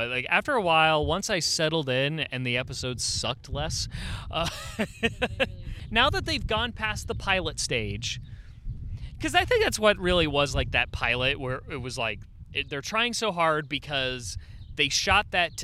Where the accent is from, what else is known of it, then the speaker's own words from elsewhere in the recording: United States; but my response to that is, I'm an American, goddammit.